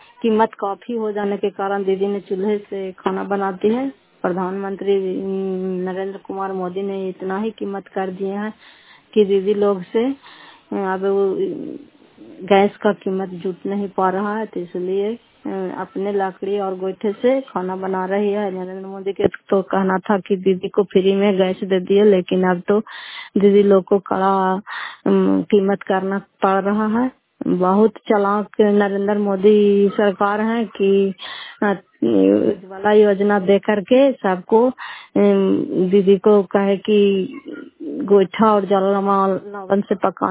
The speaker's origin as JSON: {"language": "Hindi", "town": "Fatehpur", "region": "Bihar", "country": "India", "said": "घर फतेहपुर पंचायत मकरौता जिला नालंदा करापचरा ब्लॉक की निवासी हूँ।"}